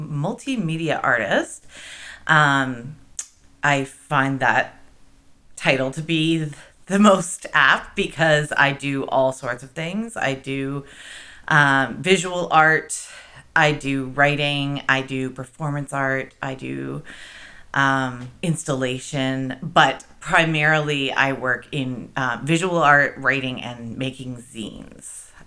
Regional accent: Waterloo, Ontario, Canada; also born or lived in Toronto; I grew up in Waterloo, and I did move to Toronto to sort of like sow my wild oats in my mid-20s. 4 years of mayhem in the big city, mm-hmm. and then came back home and met my wife, and we've really settled here in Kitchener

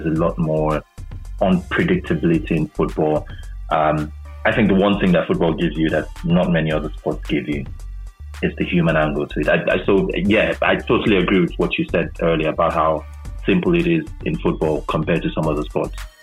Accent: Nigeria; growing up in Nigeria, football was the most popular

